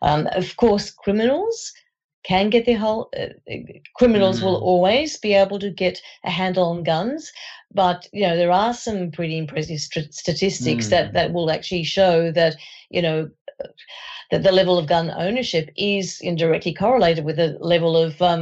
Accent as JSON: {"language": "English", "country": "Australia", "said": "as an Australian"}